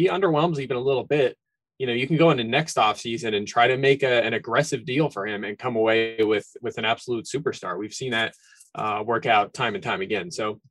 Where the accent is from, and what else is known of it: Philadelphia, Pennsylvania, United States; born or raised there